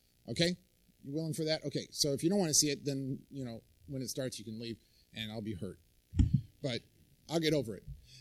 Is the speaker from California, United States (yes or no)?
no; Idaho, United States; I'm from Idaho, you are not.